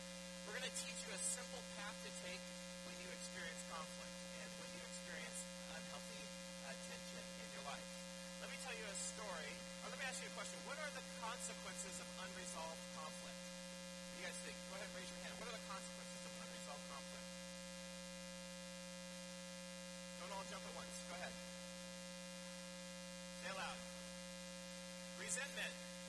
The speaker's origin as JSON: {"language": "English", "region": "Pacific Northwest", "country": "United States", "said": "We come from the Pacific Northwest."}